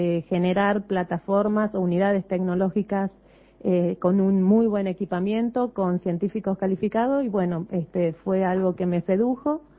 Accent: Santa Fe, Argentina; also born or lived in Germany; soy santafesina, hice mi carrera universitaria en Santa Fe. Inicié mis estudios de doctorado en Santa Fe y a mediados de mi doctorado viajé a Alemania a culminar mis estudios de doctorado.

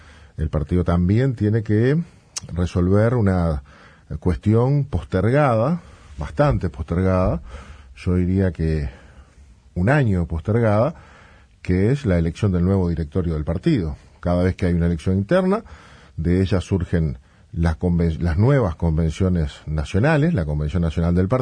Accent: Montevideo, Uruguay; Nosotros, como montevideanos, muchas veces vemos en las elecciones de mayo muy, muy sesgadas por nuestra visión de Montevideo.

